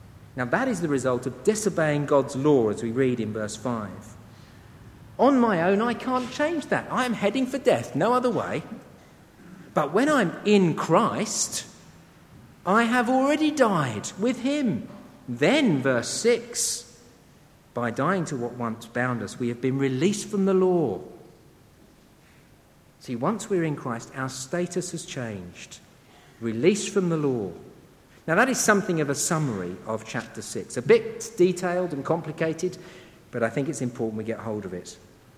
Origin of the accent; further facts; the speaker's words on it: England, United Kingdom; me, being an Englishman, love to have my tea made in a teapot